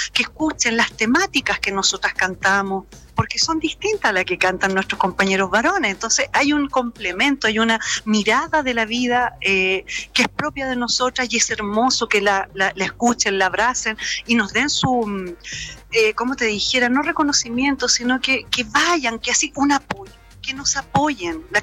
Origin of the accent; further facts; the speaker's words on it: Traiguén, Araucanía, Chile; Yo crecí en Traiguén, ya tengo 50 años, mis relatos son de una mujer grande